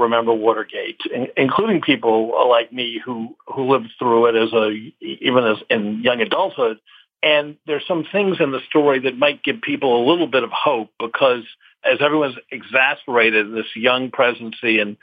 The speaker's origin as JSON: {"language": "English", "town": "Washington", "region": "District of Columbia", "country": "United States", "tie": "born or raised there", "said": "I was from Washington. I grew up in Washington."}